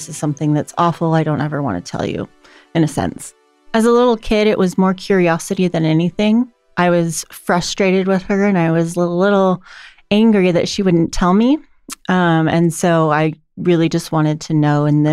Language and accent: English; Eugene, Oregon, United States; born there; I was born in Eugene.